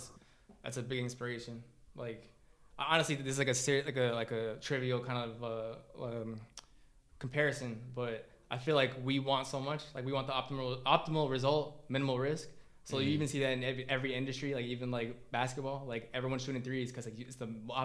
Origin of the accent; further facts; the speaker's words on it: New York, United States; I'm a New Yorker.